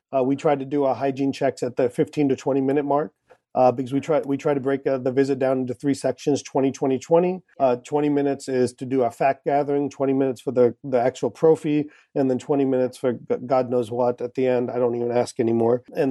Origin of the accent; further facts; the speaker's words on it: India; And as an Indian, my listeners will love anything free.